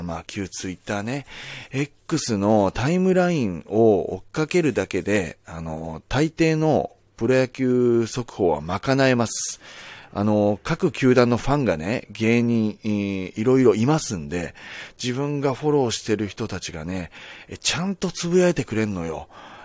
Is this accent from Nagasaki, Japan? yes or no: yes; Nagasaki, Japan; 長崎出身なんで、俺が